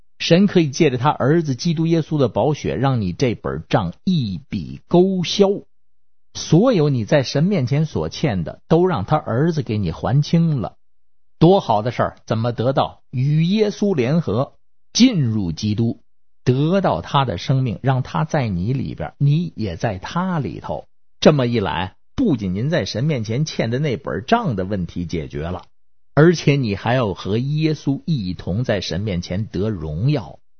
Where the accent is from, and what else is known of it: Beijing, China